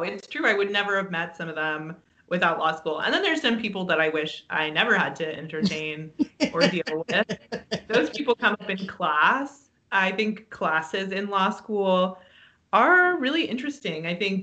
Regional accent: Berkeley, California, United States; I grew up in Berkeley, California, so even a lot of the white people that I knew were fairly well versed in social justice

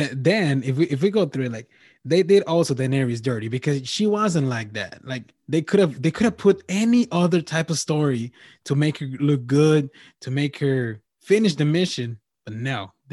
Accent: Mexico; I mentioned before that I'm from Mexico, and this podcast I make it in English and Spanish because I have listeners over there.

